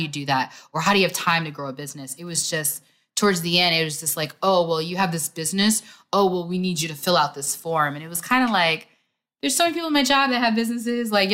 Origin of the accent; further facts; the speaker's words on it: United States; I think we get into a grind in America specifically, because I'm an American, I can say that.